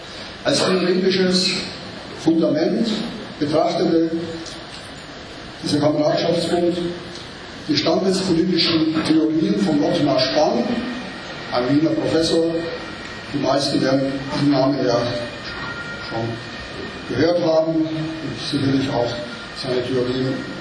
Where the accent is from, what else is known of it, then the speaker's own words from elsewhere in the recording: Nassau, Germany; Und ich komme aus Nassau, nördlich von Frankfurt.